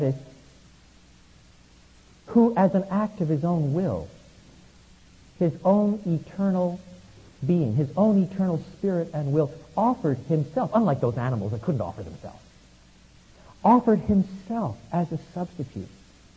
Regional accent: Canada; I was brought up in Canada at a time when we were told sometimes, never drink, smoke, swear, or chew

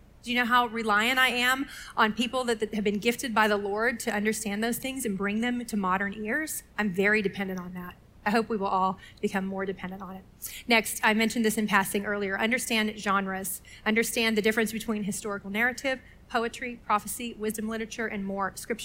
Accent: Texas, United States; I grew up in Texas. High school English was taught by the football coach.

